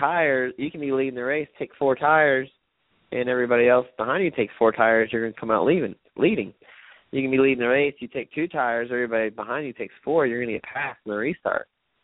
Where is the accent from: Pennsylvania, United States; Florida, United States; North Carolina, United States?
Florida, United States; also born or lived in Daytona; mainly because I was born at Halifax Hospital in Daytona, and I'm from South Florida, so it's like a home race for me.